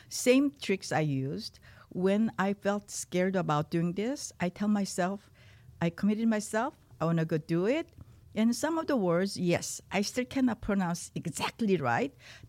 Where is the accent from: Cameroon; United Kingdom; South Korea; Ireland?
South Korea; English is a second language; moved away as an adult; now in United States; I came from Korea as a young woman, barely speaking English, and I achieved my dreams being a CPA and with an MBA.